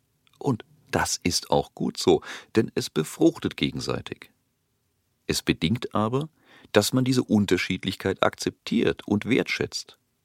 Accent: Rhine-Neckar, Germany; In meiner Heimat ist so die Metropolregion Rhein-Neckar entstanden, die die Städte Mannheim, Heidelberg und Ludwigshafen sowie deren weites Umland umfasst.

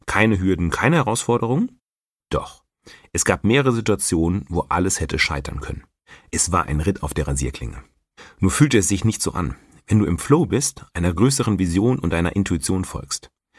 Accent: Rhede, North Rhine-Westphalia, Germany; Rede ist meine Heimatstadt. Und damals als 15-jähriger Münsterland

